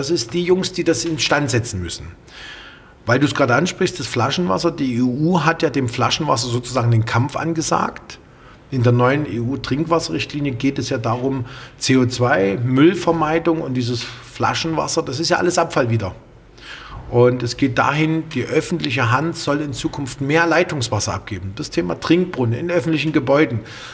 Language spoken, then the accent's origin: German; Austria; wir kommen aus Österreich